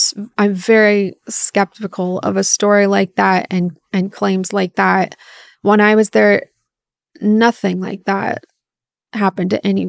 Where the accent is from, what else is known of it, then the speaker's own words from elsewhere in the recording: California, United States; what the kinds of therapy I received growing up in California.